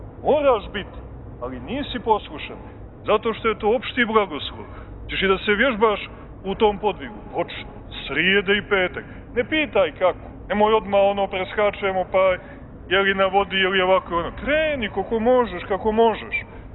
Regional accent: Montenegro; evo i kod nas u Crnoj Gori bilo je nekoliko ozbiljnih ispada

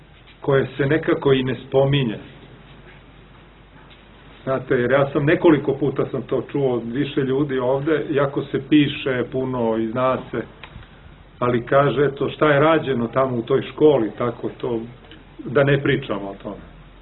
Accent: Belgrade, Serbia; evo ja koji sam odrastao u Beogradu

